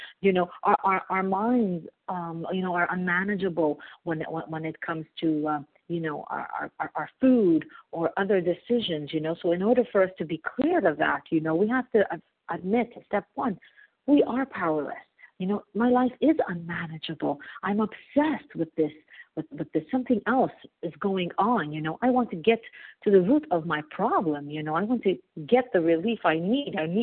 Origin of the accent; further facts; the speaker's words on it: Montreal, Quebec, Canada; I am from Montreal, Canada.